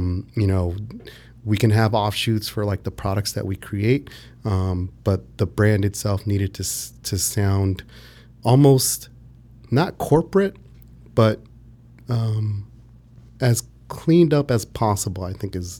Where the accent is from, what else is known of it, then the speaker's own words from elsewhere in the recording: Los Angeles, California, United States; Yeah, I was born and raised in L.A. I grew up in between Koreatown and Venice Beach.